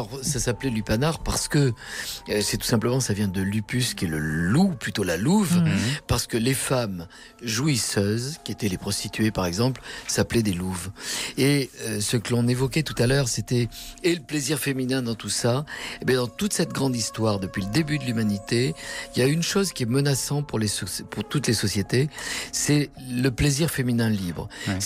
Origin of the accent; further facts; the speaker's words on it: Pyrenees, France; personnellement, je suis originaire du sud-ouest et des Pyrénées.